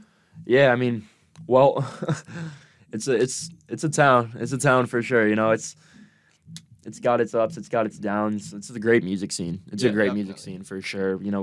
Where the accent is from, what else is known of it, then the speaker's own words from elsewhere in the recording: Cortland, New York, United States; I'm from Cortland. So if anybody knows Cortland, you all know a lot about that, I'm sure.